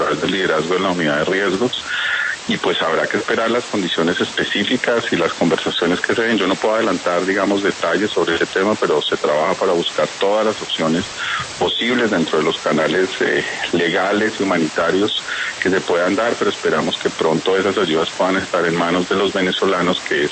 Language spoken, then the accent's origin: Spanish; Colombia; todos como colombianos